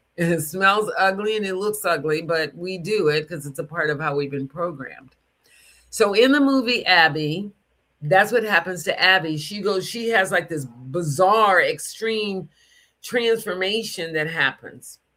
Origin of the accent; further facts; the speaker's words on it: the South, United States; being a young Black girl growing up in the South.